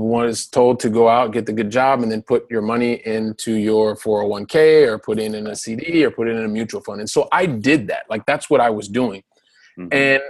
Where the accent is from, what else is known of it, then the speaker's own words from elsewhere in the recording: Columbus, Ohio, United States; I'm a guy from Columbus, Ohio, so from the Midwest, and I am the product of two parents who worked really, really hard.